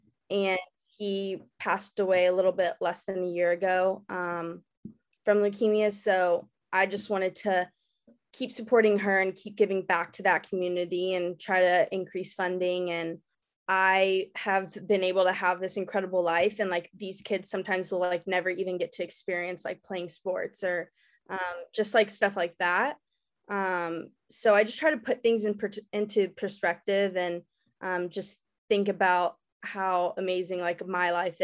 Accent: Dallas, Texas, United States; So I was born and raised in Dallas, and I feel like just going through my gymnastics career and then, coming back recently after college

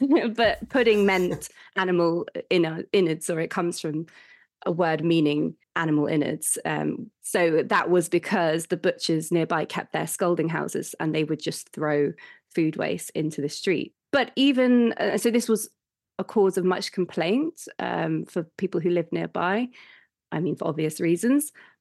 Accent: Bristol, South West England, United Kingdom; I grew up in Bristol, which is very good, really, at food waste recycling.

